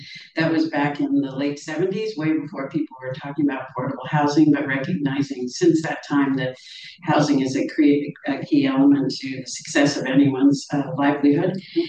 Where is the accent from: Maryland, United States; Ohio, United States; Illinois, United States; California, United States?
California, United States; I grew up in Marin.